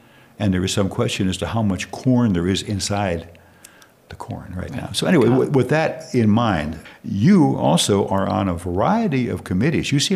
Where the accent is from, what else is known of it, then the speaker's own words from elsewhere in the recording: Newark, New Jersey, United States; now in Wisconsin, United States; I was born in Newark, New Jersey. When I was a young boy, prior to fifth grade, I could look out the back window and see the Empire State Building. And I had never seen a cow.